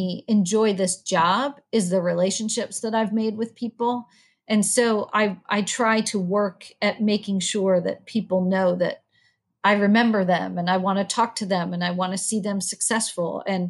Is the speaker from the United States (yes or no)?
yes; Northeast, United States; I was 23 years old in Clemson, South Carolina, and I was from the Northeast.